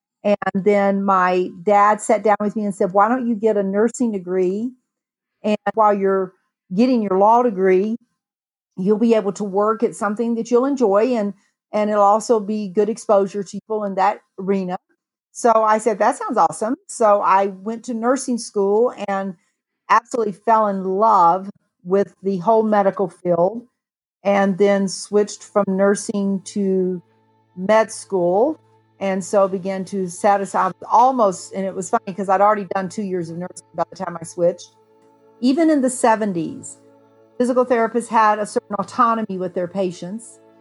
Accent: Smyrna, Georgia, United States; now in Steamboat Springs, United States; A little tiny town called Smyrna, Georgia.

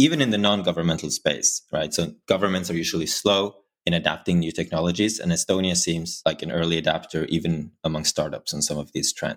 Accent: Norway; now in United States; I'm from Norway, but I live in the US

